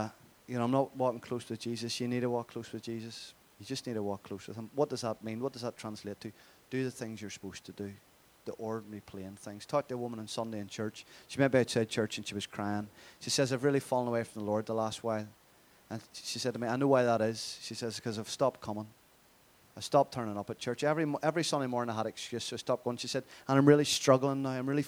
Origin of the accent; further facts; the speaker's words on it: Northern Ireland, United Kingdom; Well, I'm from Northern Ireland, okay, so you speak a particular way.